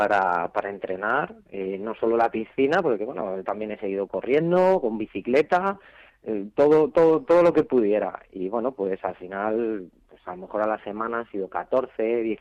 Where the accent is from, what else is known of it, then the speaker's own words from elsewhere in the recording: Leganés, Community of Madrid, Spain; Yo soy de Leganés, sí.